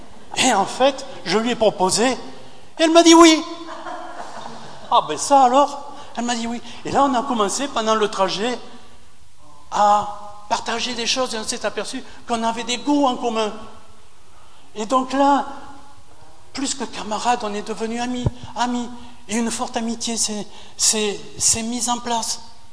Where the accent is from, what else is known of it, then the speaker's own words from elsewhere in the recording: France; now in England; Moi, je suis en Angleterre, je suis français, je ne parle pas un mot de français